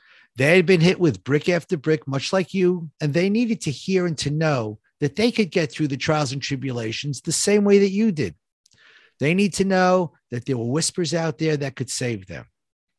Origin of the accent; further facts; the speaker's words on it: New York, United States; I come from New York, you know, we get 3 feet of snow.